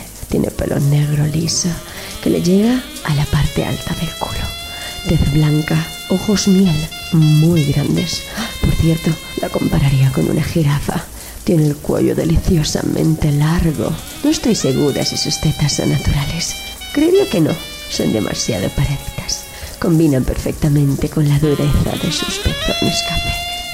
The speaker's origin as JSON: {"language": "Spanish", "region": "Catalonia", "country": "Spain", "said": "Acabo de mudarme. Soy de Cataluña."}